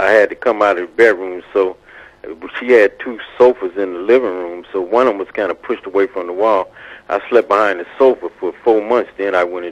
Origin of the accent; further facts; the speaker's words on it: Chicago, Illinois, United States; I'm thinking, okay, I'm from Chicago.